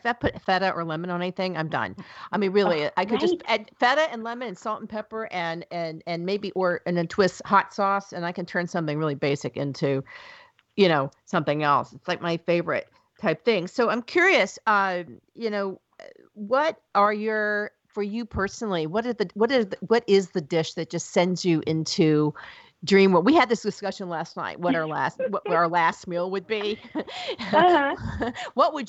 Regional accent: the South, United States; I'm from the South.

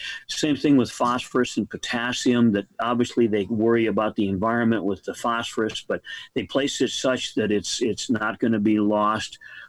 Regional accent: Michigan, United States; moved away as an adult; I grew up in Michigan, but I moved out west when I started graduate school, and I've been out west my whole career

